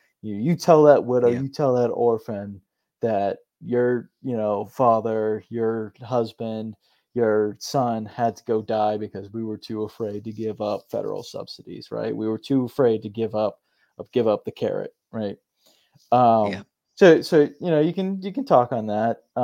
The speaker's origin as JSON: {"language": "English", "region": "New Hampshire", "country": "United States", "tie": "born or raised there", "said": "Yeah, so I'm from New Hampshire, born and raised. Spent a lot of time, you know, in the mountains and everything."}